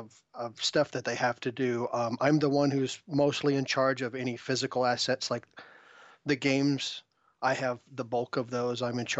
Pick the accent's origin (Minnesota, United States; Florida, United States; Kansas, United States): Kansas, United States; If you're at Colby and go straight up, you'll run through my hometown.